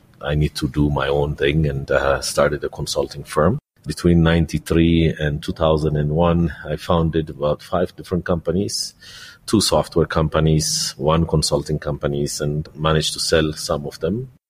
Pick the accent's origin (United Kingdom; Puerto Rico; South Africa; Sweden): Sweden; also born or lived in Mexico / Chicago, United States; now in Ethiopia; I was born in Ethiopia and grew up in Sweden and Mexico and eventually in the U.S. I lived in the U.S. for about 30 years before I came to Ethiopia.